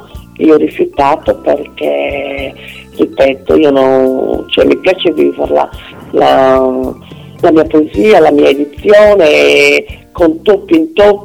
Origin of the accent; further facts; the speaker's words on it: Sardinia, Italy; la Sardegna, non perché sia la mia terra